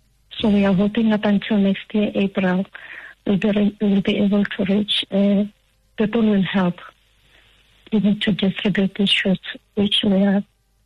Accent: Ramatlala, Limpopo, South Africa; an optometrist. I come from Limpopo in a village in Huidi, Ramatlala, but I stay in Polokwane. I've got a practice here in town, and I've also got a practice at home at Ramatlala Tibet.

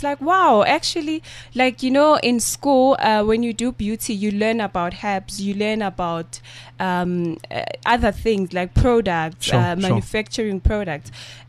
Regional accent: Tembisa, Gauteng, South Africa; born there; Here in South Africa, but originally my parents are from Mozambique.

